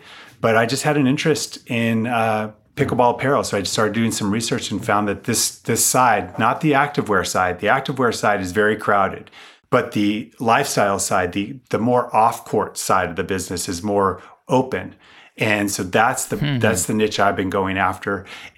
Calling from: California, United States; I am calling from the San Francisco East Bay Area.

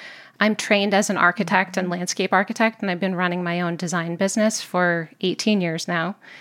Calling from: Lakeville, Connecticut, United States; I'm calling in from Lakeville, Connecticut.

